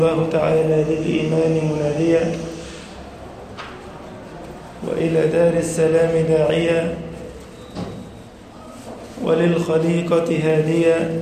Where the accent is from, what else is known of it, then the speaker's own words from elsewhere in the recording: Egypt; اللهم أمن بلدنا مصر وسائر بلاد المسلمين